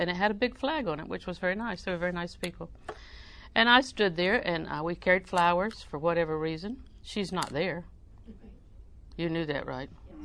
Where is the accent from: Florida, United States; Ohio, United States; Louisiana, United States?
Florida, United States; Auburndale; I'm from Auburndale. We lived in Auburndale most of our life, but Mama was from Winter Haven.